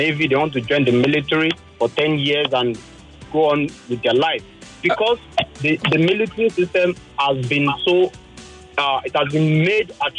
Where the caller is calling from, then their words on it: Shomolu, Lagos, Nigeria; I'm calling from Shomolu Baiga.